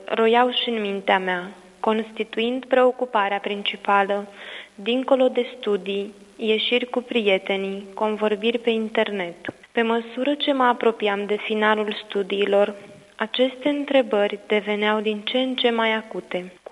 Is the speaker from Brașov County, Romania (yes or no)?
no; Bacău, Bacău County, Romania; sunt din Bacău, de la parohia Fericitul Ieremia.